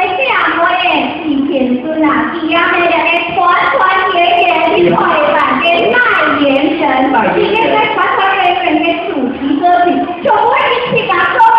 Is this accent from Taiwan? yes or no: yes; Taiwan; 我也是台湾的